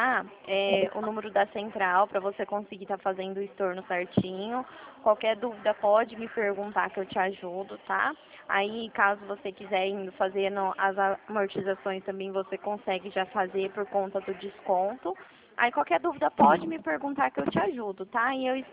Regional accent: São Paulo, Brazil; eu sou aqui da região de Prudente

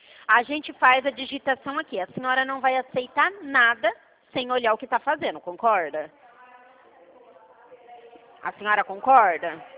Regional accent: Presidente Prudente, São Paulo, Brazil; a gente é daqui de Presidente Prudente.

